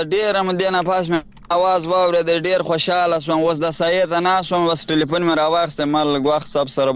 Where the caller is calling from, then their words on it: Bakwa, Farah, Afghanistan; د پرا ولایت بکوا ولسوالین